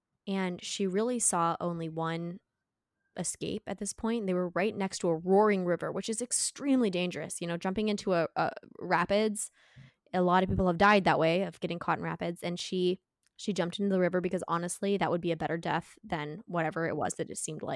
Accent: Seattle, Washington, United States; And it's because, you know, I'm from Seattle and from Washington, and we sure love to tout the fact that … started here.

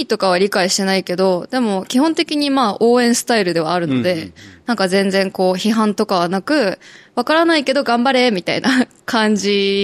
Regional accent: Aomori, Japan; 私、青森出身なんですね。で、めっちゃ田舎で、

